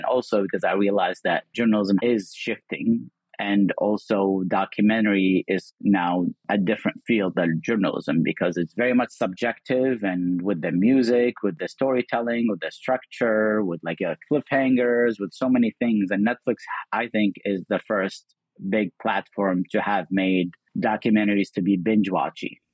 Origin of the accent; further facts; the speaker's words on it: Kuwait; as a Muslim growing up in Kuwait post 9/11